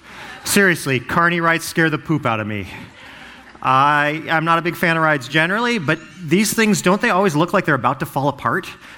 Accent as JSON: {"language": "English", "town": "Seattle", "region": "Washington", "country": "United States", "said": "and I'm actually from Seattle."}